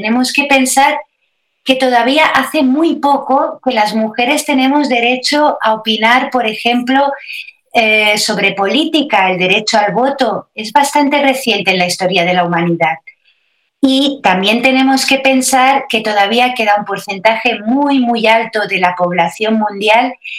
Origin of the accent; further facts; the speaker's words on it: Balearic Islands, Spain; Y soy de Mallorca